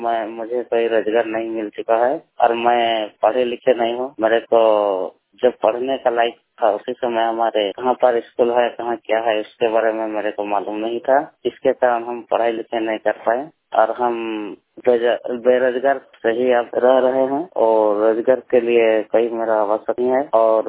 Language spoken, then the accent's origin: Hindi; Kharsawan, Jharkhand, India; मैं देहात के रहने वाले हूँ। मैं कई शहर के इलाके में रहने वाला नहीं हूँ और मेरा जिला है सरायकेला खरसावां, पोस्ट ऑफिस खरसावां, थाना खरसावां। हमारे गांव का नाम है कुमारेडी